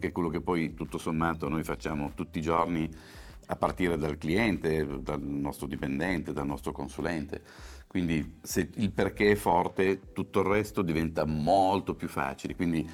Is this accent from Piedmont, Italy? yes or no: yes; Turin, Piedmont, Italy; Torinese, sì, torinese doc.